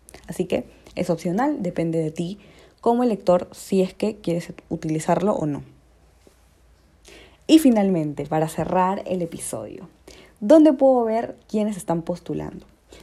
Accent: Peru; que tengamos todos como peruanos una semana buena.

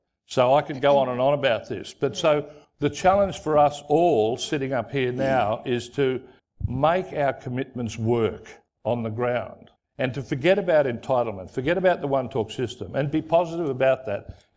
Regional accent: Papua New Guinea; One-talkism, when I grew up in Papua New Guinea and my dad grew up there, was a community safety net.

